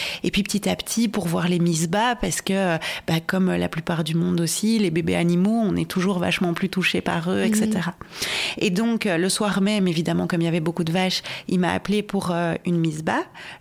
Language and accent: French; Brussels, Brussels-Capital Region, Belgium; Il faut savoir aussi que je viens de Bruxelles, donc je n'ai pas baigné dans une atmosphère rurale du tout, quoi.